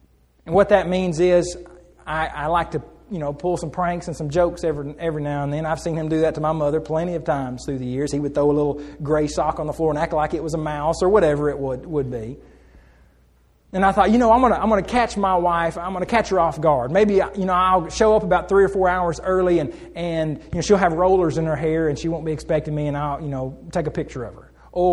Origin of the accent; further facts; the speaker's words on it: Muskogee, Oklahoma, United States; I had gone back to Oklahoma where I had grown up. I'm